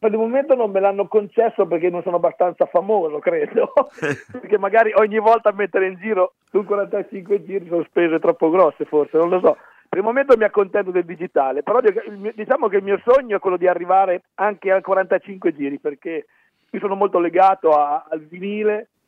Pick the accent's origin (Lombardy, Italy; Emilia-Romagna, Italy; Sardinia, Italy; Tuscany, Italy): Emilia-Romagna, Italy; Bagno di Romagna; io da piccolo, Claudio, vengo da Bagno di Romagna, no? Nell'Appennino romagnolo, un paesino piccolino, Bagno di Romagna